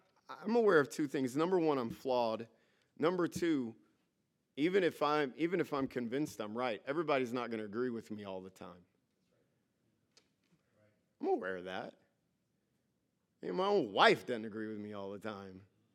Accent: the South, United States; I'm a boy from the South with a mother from the North. I'm very conflicted all over the place.

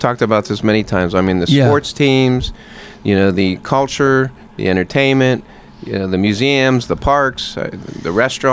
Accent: Pittsburgh, Pennsylvania, United States; No, I was born and raised in Pittsburgh. Like we talked about, I went to Alderdice High School.

